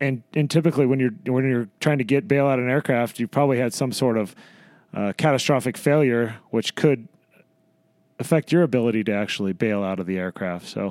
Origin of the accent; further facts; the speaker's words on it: Madras, Oregon, United States; So I grew up in a little town in Oregon called Madras. Went to the Naval Academy.